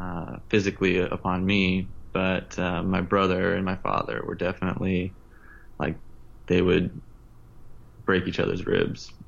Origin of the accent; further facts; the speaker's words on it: Montana, United States; And I spent a lot of time growing up in Montana, and there was definitely a native community there.